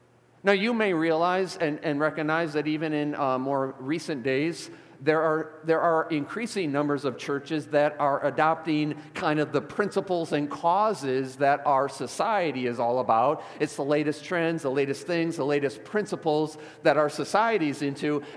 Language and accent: English; Chicago, Illinois, United States; Born and raised in Chicago, born at Cook County Hospital, downtown Chicago.